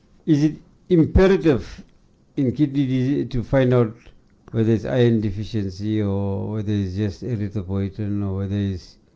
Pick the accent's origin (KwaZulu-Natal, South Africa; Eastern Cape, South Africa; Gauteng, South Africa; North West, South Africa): KwaZulu-Natal, South Africa; KwaDukuza; now in Welkom, South Africa; Because, look, I'm originally from Stanger. Well, it's now known as Kwadugusa. But I've been 31 years now in Welkom in the Free State.